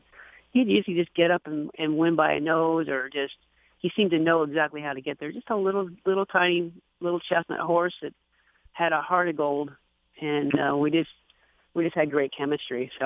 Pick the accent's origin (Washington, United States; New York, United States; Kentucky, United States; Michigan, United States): Washington, United States; Renton; Like I said, I was born and raised in Renton, Washington.